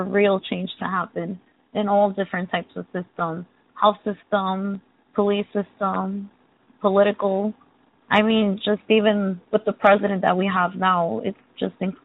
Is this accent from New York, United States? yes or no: yes; Brooklyn, New York, United States; born there; I was born in Brooklyn.